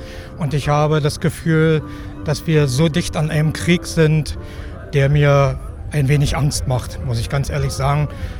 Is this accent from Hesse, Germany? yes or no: no; Königs Wusterhausen, Brandenburg, Germany; Ich komme aus Königs Wusterhausen, das liegt ca. 25 Kilometer von Berlin entfernt, südlich.